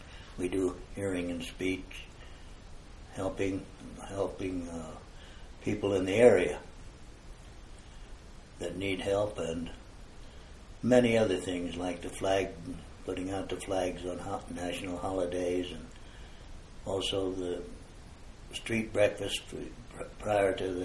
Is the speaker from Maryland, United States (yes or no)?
no; Denver, Colorado, United States; also born or lived in Salida, United States; I was born in Salida, and we stayed there until the smelter was closed down for about 3 years, then moved to Denver.